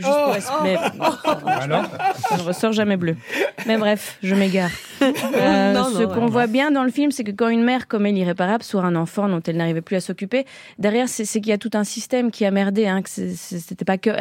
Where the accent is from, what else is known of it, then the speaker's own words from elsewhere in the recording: Belgium; Par contre, moi, je suis belge.